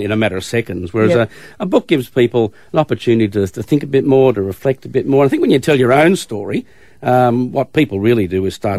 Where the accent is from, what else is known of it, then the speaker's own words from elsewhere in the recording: New South Wales, Australia; I grew up in the Hunter Valley, where in a really small valley where everyone was related, except me.